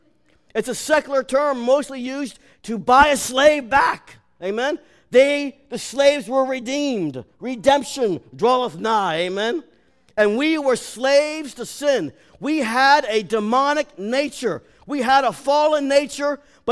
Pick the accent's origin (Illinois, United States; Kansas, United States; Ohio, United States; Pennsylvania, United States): Pennsylvania, United States; Lancaster; also born or lived in Lebanon; most of us in the team here are from Lancaster County, okay? Some of us grew up in an agricultural setting, and because we're from Lancaster and Lebanon